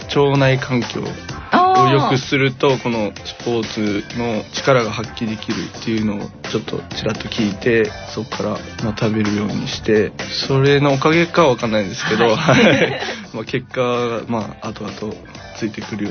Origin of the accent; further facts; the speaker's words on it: Okinawa, Japan; 地元が沖縄っていうのもあって、キャンプをよく見に行ってたんですけど